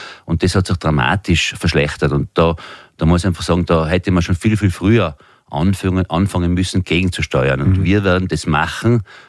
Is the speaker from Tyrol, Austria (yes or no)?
yes; Tyrol, Austria; es ist auch bei uns in Tirol schon so